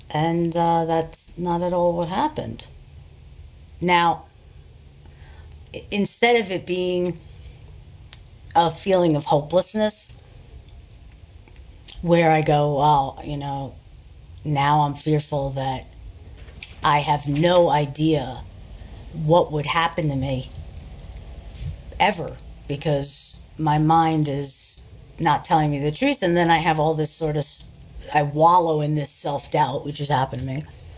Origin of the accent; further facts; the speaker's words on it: New York City, New York, United States; I never thought it would happen in San Francisco. I'm from New York. I was never mugged in New York, ironically.